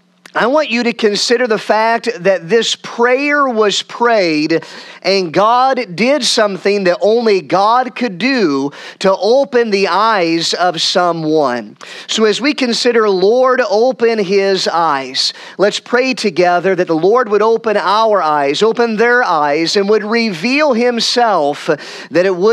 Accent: Peoria, Illinois, United States; My bride and I and Lydia, we are from Peoria, Illinois area, and we are excited to be up here in the Green Bay area for the first time

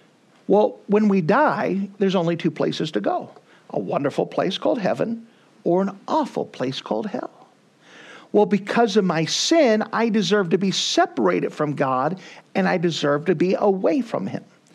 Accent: Altus, Oklahoma, United States; born there; I was born on February the 9th, 1978, in Altus, Oklahoma, in the middle of the worst blizzard recorded in Texas and Oklahoma history.

